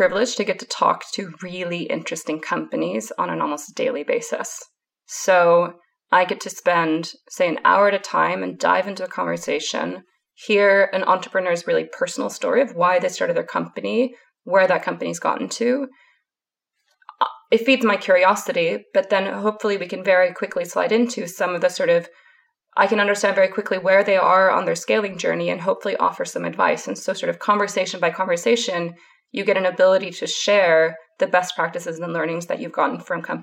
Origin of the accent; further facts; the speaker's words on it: Seattle, Washington, United States; English is a second language; So I am Swedish, but I grew up in Seattle in the US, hence impertinent, definitely in my vocabulary. Some Swedish words, not so much.